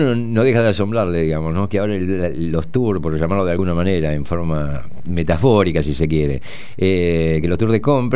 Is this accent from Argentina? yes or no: yes; Argentina; somos los argentinos somos tan generosos que también exportamos ideas para combatir la inflación